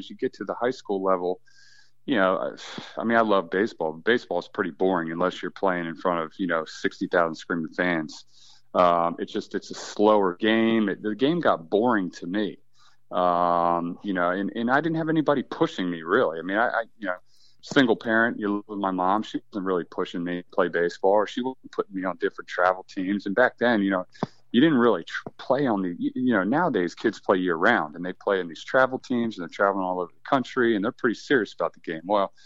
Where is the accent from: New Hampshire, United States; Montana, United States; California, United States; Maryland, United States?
Maryland, United States; Hyattsville; I wanted to stay home. I wanted to play in front of my hometown, family, friends. You know, I went to Dematha right in Hyattsville, which is down the street from Maryland.